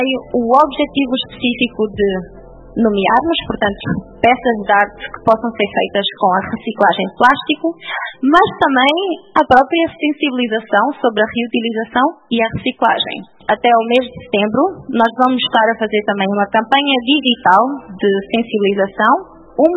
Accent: Angola; como nós angolanos consumimos tanto

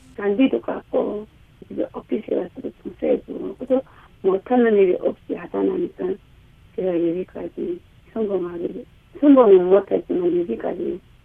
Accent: North Korea; now in United States; 저는 그래요. 탈북자였어요.

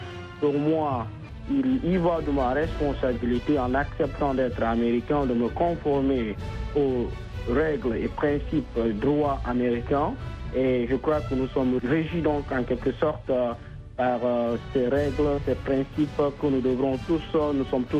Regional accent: Guinea; now in United States; je suis américain d'origine guinéenne. Je suis donc financier de formation résident aux États-Unis depuis 2003.

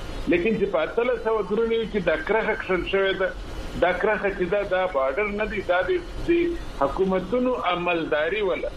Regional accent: Chaman, Balochistan, Pakistan; زه د چمن اوسیدونکی یم.

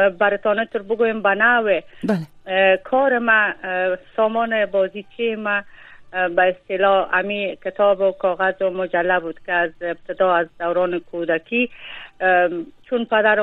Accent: Afghanistan; در این 13-14 در شرایط زندگی کردیم که تماما جنگ بوده و تمام نابسامانی های زندگی را ما داشتیم، تمام زنای افغانستان، مردم افغانستان

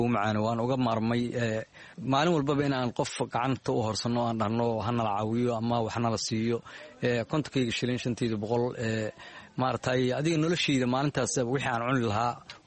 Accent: Mogadishu, Banaadir, Somalia; waxaan ka imaaday magaalada muqdisho, muddo 12 sano aan ku noolaa qaxootigan.

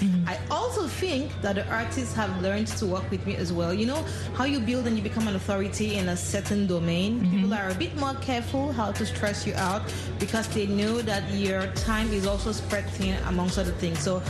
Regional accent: Nigeria; I'm from Nigeria.

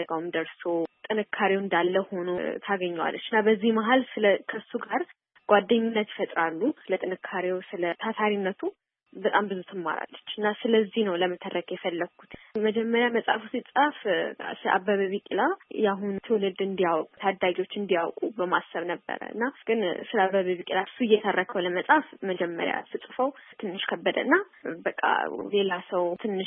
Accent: Addis Ababa, Ethiopia; የተወለድኩት እና ያደግኩት አዲስ አበባ ነው፣ ጠና ተራ ኮርሲ አካባቢ።

